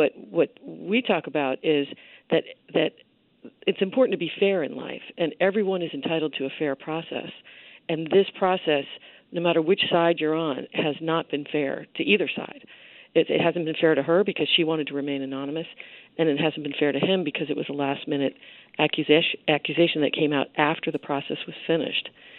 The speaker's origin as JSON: {"language": "English", "town": "Washington", "region": "District of Columbia", "country": "United States", "tie": "born or raised there", "said": "I grew up here in Washington, mm-hmm. in Catholic high school, but on the Virginia side"}